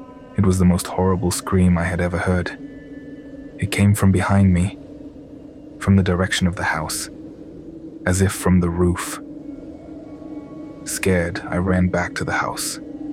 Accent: Morelia, Michoacán, Mexico; I am 24 years old. I am from Morelia, Michoacán. I am a doctor, and I am currently doing my social service in a town 4 hours away from my hometown.

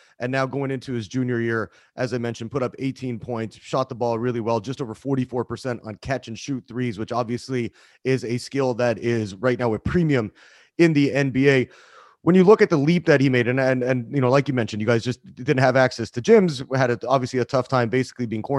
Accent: British Columbia, Canada; I'm Canadian from the same place that Steve Nash came from.

